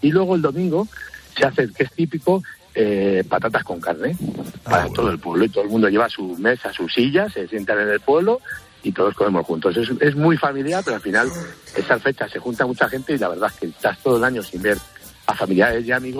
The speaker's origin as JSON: {"language": "Spanish", "town": "Segovia", "region": "Castile and León", "country": "Spain", "said": "Yo soy de Segovia y nos juntamos allí."}